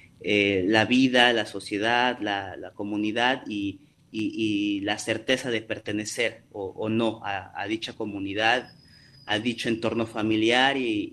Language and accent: Spanish; Xalapa, Veracruz, Mexico; Yo soy de Xalapa, Veracruz.